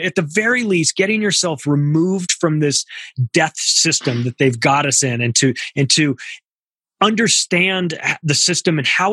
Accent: United States; See, I'm an American, like a traditional American that fell for all the bullshit for a long, long time.

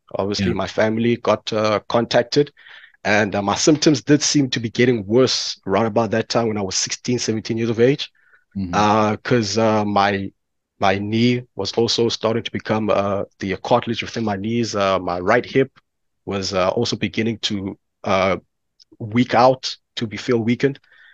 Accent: East London, Eastern Cape, South Africa; now in Port Elizabeth, South Africa; I'm in Port Elizabeth right now. I grew up in East London. One of the reasons why we left East London was for better healthcare options.

